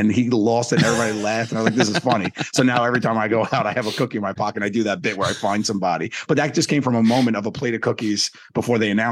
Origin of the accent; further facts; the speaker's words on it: Staten Island, New York, United States; So I grew up in Staten Island, New York. I went to an all-boy Catholic high school.